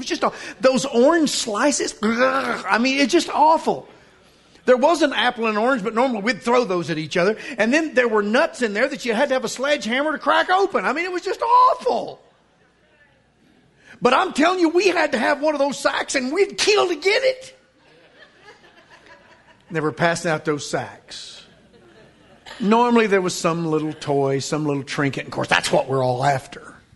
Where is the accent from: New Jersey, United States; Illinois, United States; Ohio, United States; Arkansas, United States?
Arkansas, United States; Van Buren; growing up in Van Buren, Arkansas, that's one of the biggest towns I'd ever been in. Fort Smith was a metropolis.